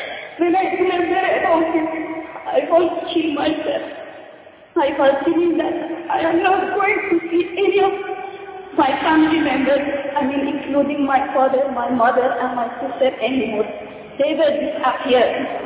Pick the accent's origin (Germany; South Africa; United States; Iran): Iran; I am from Iran.